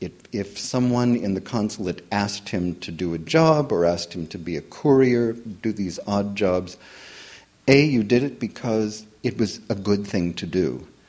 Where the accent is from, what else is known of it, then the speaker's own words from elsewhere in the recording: United States; where the book would largely be set because I am an American